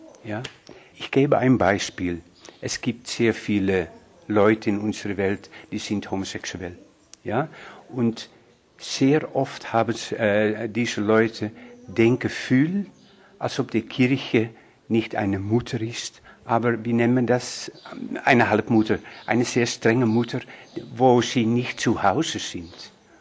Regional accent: Netherlands; Ich bin Holländer, ja, und gehöre zu der holländischen Provinz.

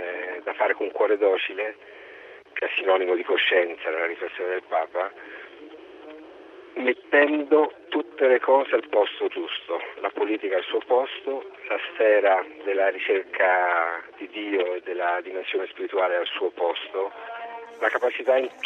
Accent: Assisi, Umbria, Italy; Abbiamo qui questo cuore, io sono di Assisi e qui lo sento battere oggi con molta forza

